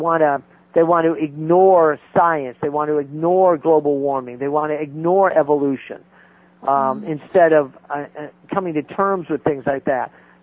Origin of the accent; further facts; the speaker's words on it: New Hampshire, United States; I'm a Yankee. I'm from New Hampshire, and everything I've ever done has been with the earth in mind.